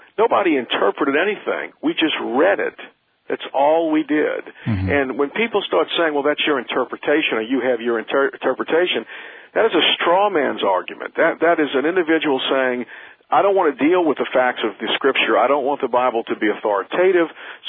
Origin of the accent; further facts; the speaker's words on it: New Orleans, Louisiana, United States; I grew up in New Orleans, and so it's not new to me.